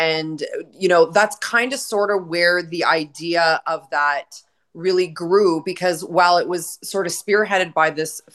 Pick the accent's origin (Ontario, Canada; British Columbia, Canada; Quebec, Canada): Ontario, Canada; Etobicoke; I grew up in the Greater Toronto Area, born and raised in Etobicoke. I've been going to Prophet Elias Church for 35 years, volunteered in various programs. I grew up in Etobicoke, went to school at York University.